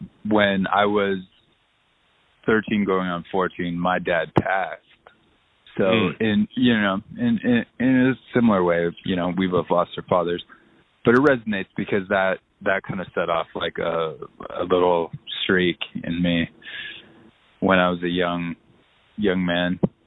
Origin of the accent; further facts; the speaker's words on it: California, United States; I grew up in Orange County.